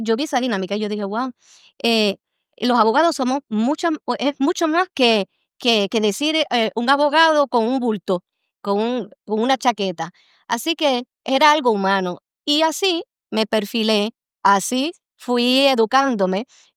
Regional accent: Arecibo, Puerto Rico; yo soy nacida y criada en Arecibo, Puerto Rico.

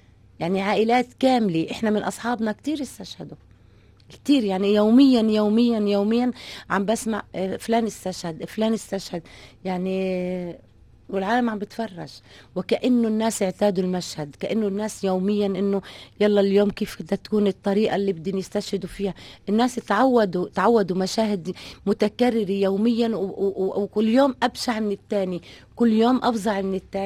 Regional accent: Tunisia; اهلي في تونس اخواتي، بعدين روحوا سنه 94 مع الفلسطينيين اللي طلعوا، لكن أنا بقيت لحالي هنا، ظليت في تونس متزوجة وقاعدة في تونس، فما روحتش معاهن.

